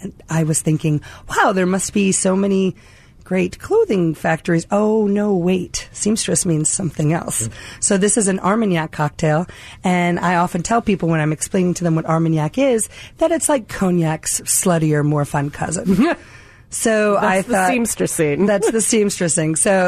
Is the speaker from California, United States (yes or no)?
no; New York City, New York, United States; I am originally from New York City.